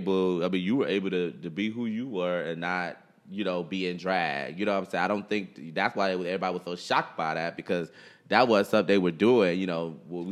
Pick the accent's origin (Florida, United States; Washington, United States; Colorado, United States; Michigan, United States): Michigan, United States; Detroit; So I'm just trying to think about like people we were growing up in Detroit.